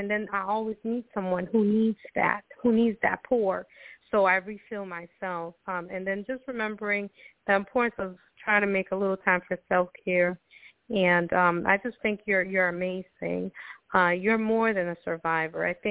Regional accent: Costa Rica; I'm originally from Costa Rica.

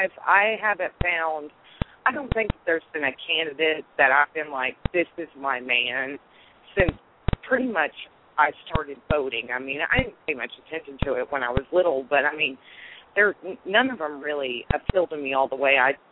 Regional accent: United States; and I'm an American, and I do, I will admit that I do view everything through an American filter

